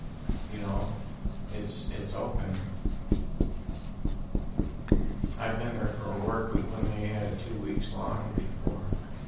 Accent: Manistee, Michigan, United States; I'm from Manistee.

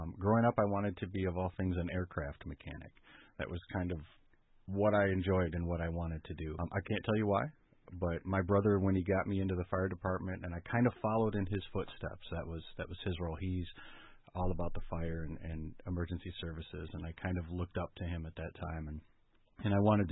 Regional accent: Berrien Springs, Michigan, United States; I was born and raised in Bering Springs. I was raised in the Adventist Church.

